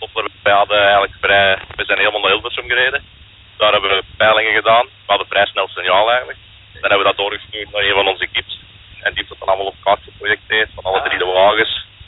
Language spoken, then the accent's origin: Dutch; Antwerp, Flanders, Belgium; Wij zijn van Antwerpen op ons.